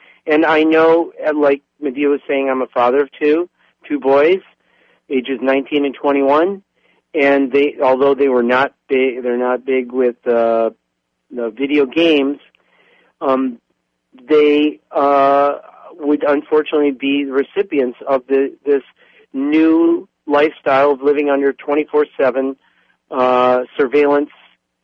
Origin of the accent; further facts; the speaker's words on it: Venice, California, United States; we came to a conclusion, we're from Venice, California